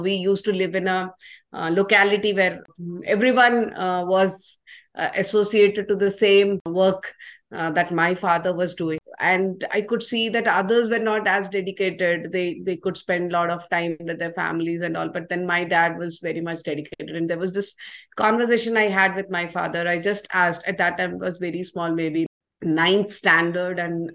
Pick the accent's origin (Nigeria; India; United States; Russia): India; I was born in the 80s, right?